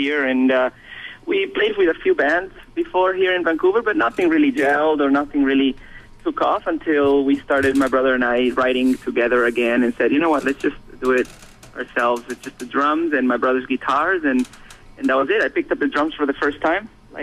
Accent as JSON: {"language": "English", "town": "Caracas", "region": "Capital District", "country": "Venezuela", "tie": "born or raised there", "second_language": "English", "moved": "yes", "lives_now": "Malaysia", "said": "Yeah, we're both from Caracas. We were both born there, and then we moved to Malaysia."}